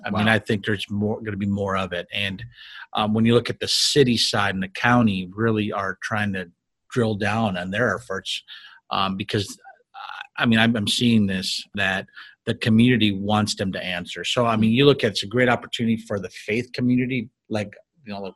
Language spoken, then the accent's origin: English; Minneapolis, Minnesota, United States; now in Bakersfield, United States; About myself, I grew up in Minneapolis. We've been in California now for about 11 years.